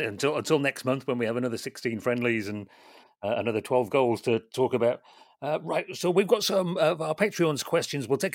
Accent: England, United Kingdom; because obviously as an Englishman, it sounds like you're just moaning about

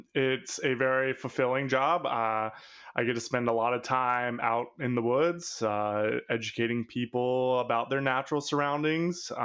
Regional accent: Savannah, Georgia, United States; I grew up in Savannah, living along the coastal area. My father worked on boats, so I was out on the water all the time.

